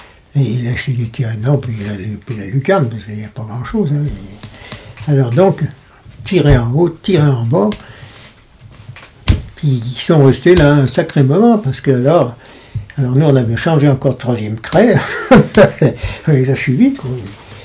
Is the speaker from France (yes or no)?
yes; Lyon, Auvergne-Rhône-Alpes, France; Lyon, on vient de la Croix-Rousse, doucement.